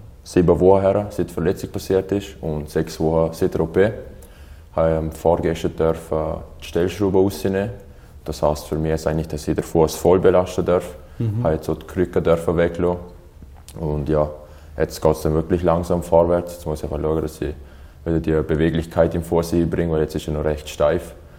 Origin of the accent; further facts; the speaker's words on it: Liechtenstein; ich bin da auf die Welt gekommen, ich bin da aufgewachsen und ja, ich habe mich eigentlich immer schon so wie ein Liechtensteiner gefühlt, weil das ist meine Heimat da.